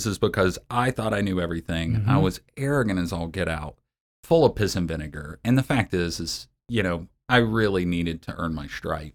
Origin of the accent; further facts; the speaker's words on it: Boone, North Carolina, United States; A little town called Boone, North Carolina. Most people don't remember where Boone is or know where it is.